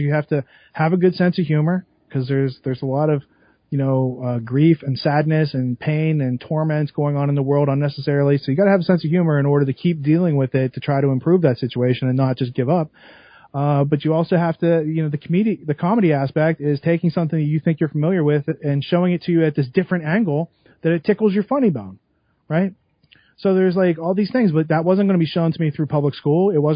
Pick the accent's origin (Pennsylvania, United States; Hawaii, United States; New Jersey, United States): Pennsylvania, United States; Beaver; So I come from Beaver, Pennsylvania, and it's a town within the ci